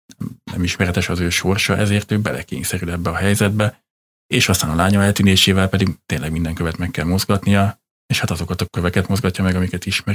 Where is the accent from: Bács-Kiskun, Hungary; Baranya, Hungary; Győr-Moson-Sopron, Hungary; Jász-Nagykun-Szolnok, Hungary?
Baranya, Hungary; Szentlászló; én is egy nagyon kicsi faluban nőttem föl, Szent László Baranya megyében, ahol hasonló volt a falu lakossága